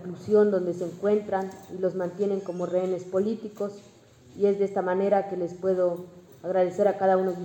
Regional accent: Venustiano Carranza, Chiapas, Mexico; Soy del municipio de Venustiano Carranza, Chiapas.

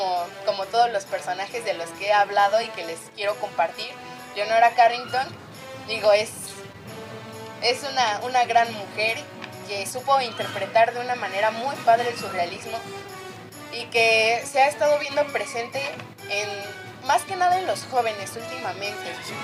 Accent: Mexico; es como un gran orgullo para mí, como mexicana también.

